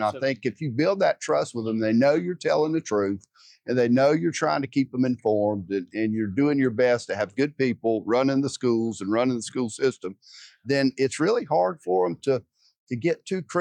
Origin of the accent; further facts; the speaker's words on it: Georgia, United States; And my hometown that I'd never worked in, they called. Yeah, I'd gone to the board meeting on a Thursday night in Wayne County, Georgia, and I get home, and my wife says, two people have called. The superintendent in Coffee County is resigned and going to retire.